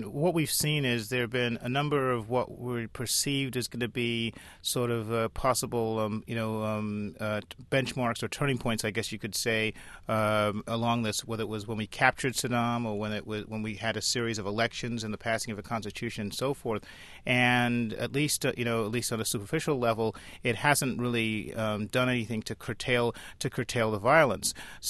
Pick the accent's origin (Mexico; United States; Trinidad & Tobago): Trinidad & Tobago; born there; I was born in Trinidad in the West Indies